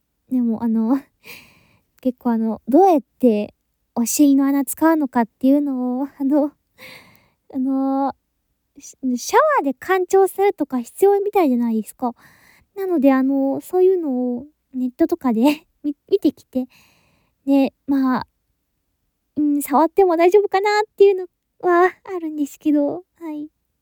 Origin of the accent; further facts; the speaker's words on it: Kanto, Japan; 出身地は、関東の方です。関東って言っても、結構、田舎の方なんで、東京とかね、憧れなんですけどね。